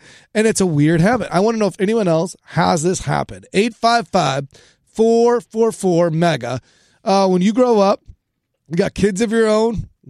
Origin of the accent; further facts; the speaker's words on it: Chicago, Illinois, United States; My wife and I grew up. We both are born and raised in Chicago. And every single time we travel back to Chicago, I say home.